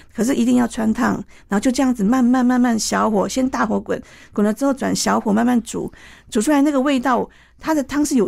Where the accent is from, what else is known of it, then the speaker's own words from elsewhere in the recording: Taiwan; 就像我们台湾人为什么尿酸高